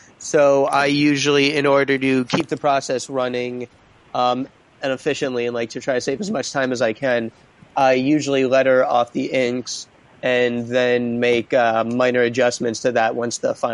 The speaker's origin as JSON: {"language": "English", "region": "Connecticut", "country": "United States", "tie": "born or raised there", "said": "So I grew up in Southern Connecticut, New York. I only moved to the city proper a few years ago, but New York news has been local news most of my life. New York metropolitan area native."}